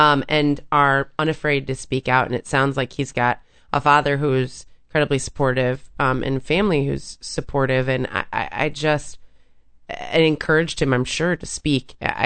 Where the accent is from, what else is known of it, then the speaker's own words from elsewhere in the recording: London, United Kingdom; also born or lived in Jamaica; I'm from London.